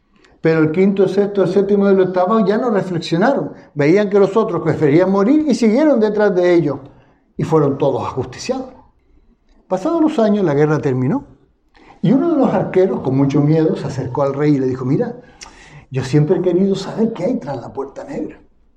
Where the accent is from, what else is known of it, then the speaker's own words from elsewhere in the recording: Canary Islands, Spain; Como somos los canarios.